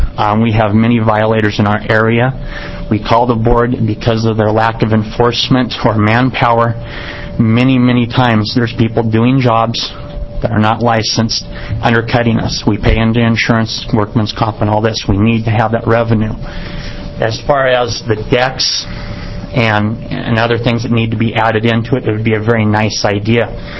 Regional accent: Pendleton, Oregon, United States; I'm from Pendleton, Oregon.

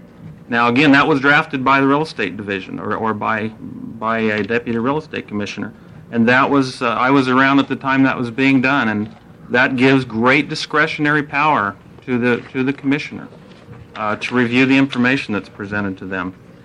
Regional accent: Oregon, United States; I was born in Oregon and been a resident of Oregon all my life.

